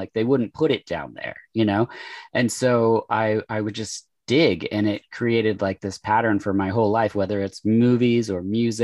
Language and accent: English; Oregon, United States; I am born and raised in Oregon. I live in Portland now for the past like 20 years, I guess.